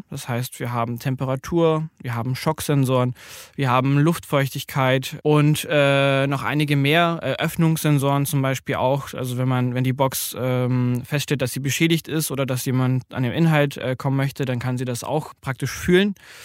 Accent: Bavaria, Germany; 24 Jahre alt. Ich komme ursprünglich aus Bayern

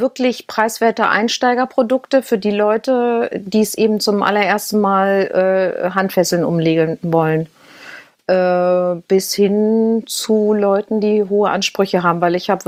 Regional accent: Hanover, Lower Saxony, Germany; born there; Ich bin sogar gebürtige Hannoveranerin.

